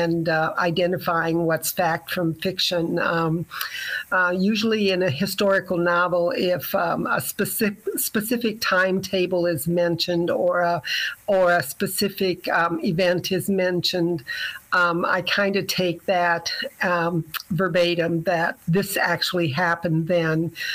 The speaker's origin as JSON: {"language": "English", "town": "Fairbank", "region": "Iowa", "country": "United States", "tie": "born or raised there", "said": "Well, I grew up in Fairbank, Iowa, which is a bedroom community for most people work in Waterloo or in Owine."}